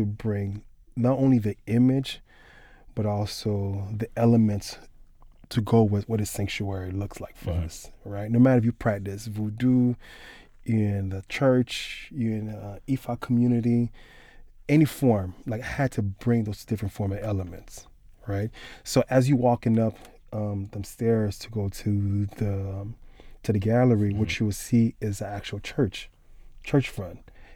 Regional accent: Miami, Florida, United States; I'm looking into Little Haiti, because I'm from Little Haiti.

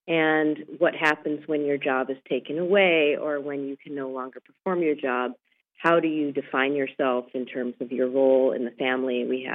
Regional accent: Michigan, United States; Well, I grew up outside of Detroit, and my father worked for the auto industry most of my life.

